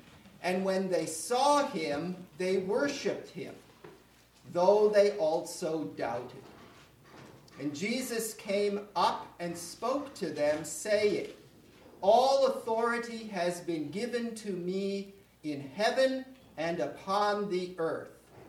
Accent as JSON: {"language": "English", "town": "Saskatoon", "region": "Saskatchewan", "country": "Canada", "said": "and I'm from Saskatoon, Saskatchewan, Canada."}